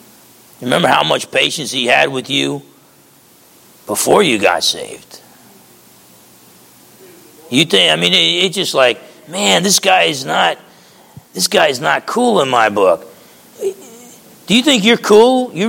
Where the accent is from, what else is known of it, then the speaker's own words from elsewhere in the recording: New Jersey, United States; growing up in New Jersey, had a great father, great home.